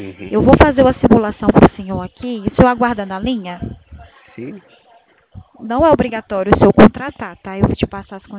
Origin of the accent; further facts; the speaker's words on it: Ceará, Brazil; sou cearense. Também tenho um sotaque meio arrastado.